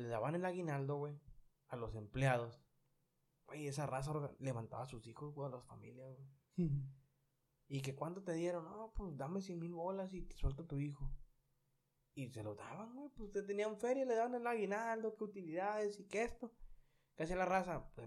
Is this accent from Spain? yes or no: no; Culiacán, Sinaloa, Mexico; No, pues de Culiacán. Y se nota, mis hablas bien recio, hablas bien golpeado.